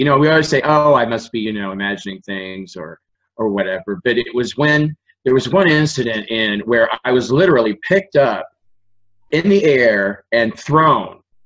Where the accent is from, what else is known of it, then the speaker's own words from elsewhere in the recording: Indiana, United States; also born or lived in East Coast; I live out in the country again. I'm from Indiana. I moved to the East Coast. I lived on the East Coast for 15 years, and then I moved back.